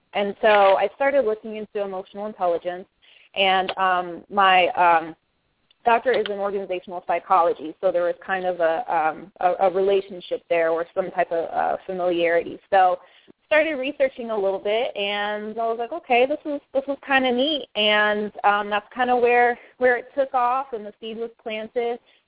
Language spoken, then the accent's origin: English; England, United Kingdom; also born or lived in Germany / Phoenix, United States; now in Atlanta, United States; But I was born and raised overseas in England and Germany, moved to the U.S. in 94, moved to Phoenix, Arizona, where I stayed for 17 years, went to high school out there, went to college to get my undergrad at Arizona State